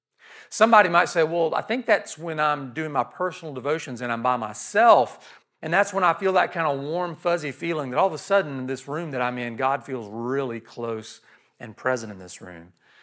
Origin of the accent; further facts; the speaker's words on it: Georgia, United States; And the city that I grew up in Southeast Georgia, was the gateway to the Okefenokee Swamp.